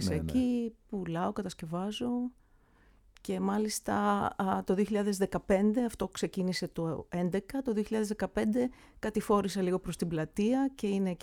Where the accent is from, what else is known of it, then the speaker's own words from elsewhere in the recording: Thessaloniki, Central Macedonia, Greece; also born or lived in Palaiochora, Chalkidiki; Ζούσα στη Θεσσαλονίκη, βέβαια κάθε δεύτερο Σαββατοκύριακο όταν ήμουν παιδάκι πηγαίναμε με την οικογένειά μου στο χωριό μου, στην παλαιόχωρα Χαλκιδικής.